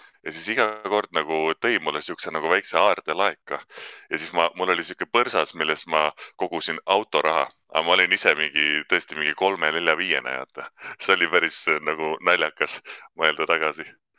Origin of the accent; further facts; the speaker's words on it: Tartu, Tartu County, Estonia; now in Tallinn, Estonia; mina olen muidu Tartu poiss, aga praegu olen Tallinnas. Ma olen siis Eesti vabakutsane näitleja.